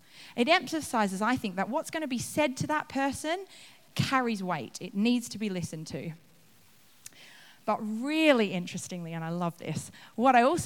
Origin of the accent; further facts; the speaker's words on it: Australia; Now, I'm Australian. I don't know whether you guys think Australians exaggerate things